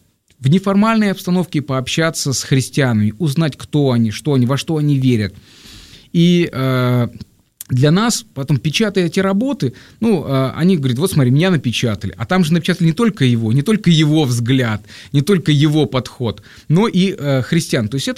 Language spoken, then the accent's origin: Russian; Crimea, Ukraine; Родом я из Крыма